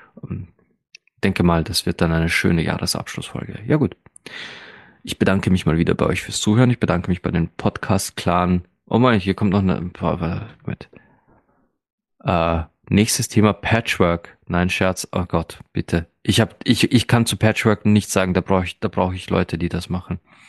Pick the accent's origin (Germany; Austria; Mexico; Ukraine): Austria; wie man bei uns in Österreich sagt